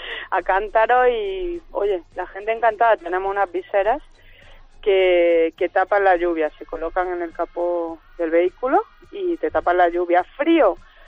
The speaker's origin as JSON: {"language": "Spanish", "town": "Granada", "region": "Andalusia", "country": "Spain", "moved": "yes", "lives_now": "Madrid, Spain", "said": "soy de Granada. Lo que pasa es que llevo ya 15 años aquí, pero no se me pega el acento madrileño. Es que todavía no sé cuál es el acento madrileño."}